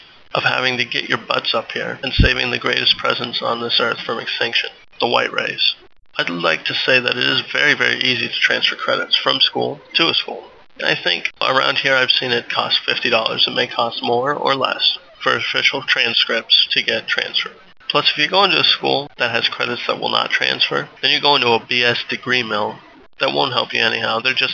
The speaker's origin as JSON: {"language": "English", "town": "Portland", "region": "Oregon", "country": "United States", "tie": "born there", "also_born_or_lived": "Alaska", "said": "I was born in Portland, Oregon, some 20 plus years ago, moved to Alaska, and then I came back home in about 2005."}